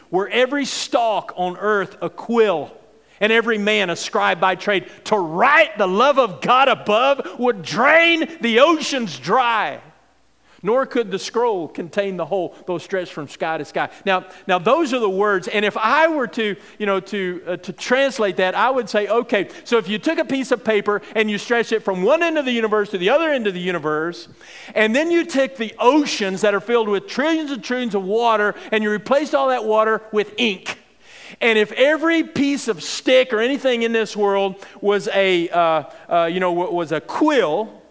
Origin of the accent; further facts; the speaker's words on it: Texas, United States; I'm from West Texas, and the biggest body of water that I'd ever seen until I was 8 years old was a little stock tank